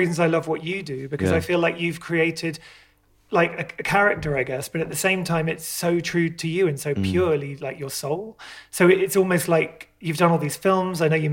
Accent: England, United Kingdom; I grew up outside London, like an hour outside London.

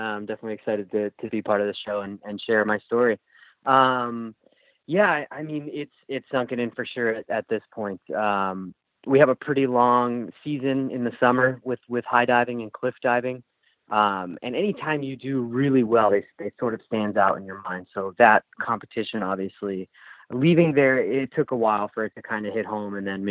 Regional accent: Ewing, New Jersey, United States; So I grew up in Ewing, New Jersey, on the east coast of the U.S.

